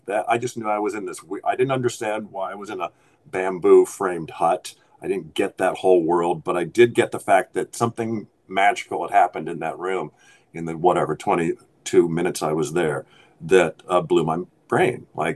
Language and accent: English; Palos Verdes, California, United States; I was a Disney kid, so I grew up in Palos Verdes, where the fog came in every morning.